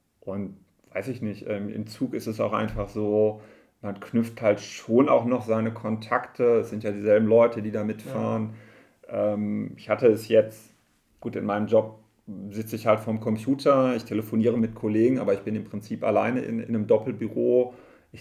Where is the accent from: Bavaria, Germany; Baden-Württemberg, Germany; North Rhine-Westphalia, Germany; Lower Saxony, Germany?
North Rhine-Westphalia, Germany; Herford; als ich dann hier in die Region zurückgekommen bin, ich bin ja ursprünglich aus Herford hier in der Gegend